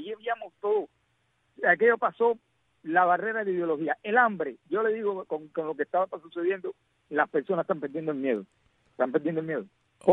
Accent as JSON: {"language": "Spanish", "country": "Cuba", "said": "un chivatazo, como decimos cubanos."}